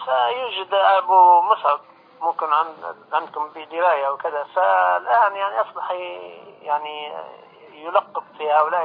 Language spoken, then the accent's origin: Arabic; Libya; السؤال طبعا أنا من ليبيا طبعا